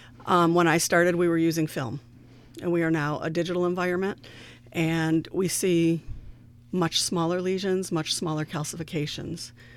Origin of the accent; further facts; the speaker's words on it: Elmira, New York, United States; now in Dundee, United States; I'm originally from Elmira. I live in Dundee.